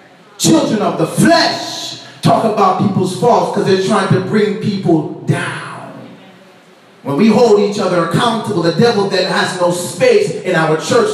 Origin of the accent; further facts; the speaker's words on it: Jamaica; Thank God I grew up in Jamaica where we used to make monkey faces all the time.